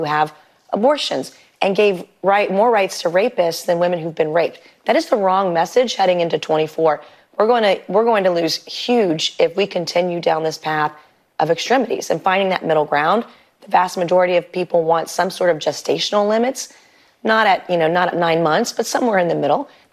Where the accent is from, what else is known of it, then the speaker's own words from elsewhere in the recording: South Carolina, United States; There in my home state of South Carolina